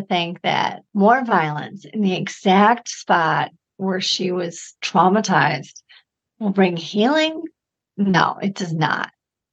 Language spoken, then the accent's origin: English; Michigan, United States; So I'm from Michigan, where we never had a single rape exception, a single law.